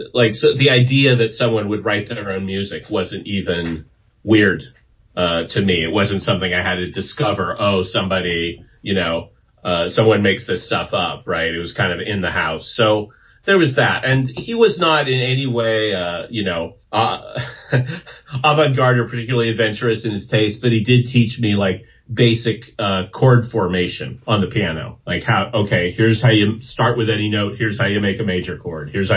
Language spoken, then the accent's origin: English; Upland, California, United States; also born or lived in Claremont; I grew up out in the Inland Empire in like Upland, Claremont. Both sides of my family are Italian American, and big extended family.